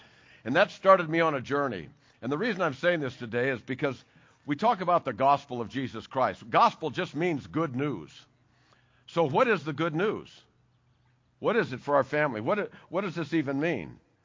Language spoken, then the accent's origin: English; Van Nuys, California, United States; I grew up in America. I was born here in California in Van Nuys a few years back.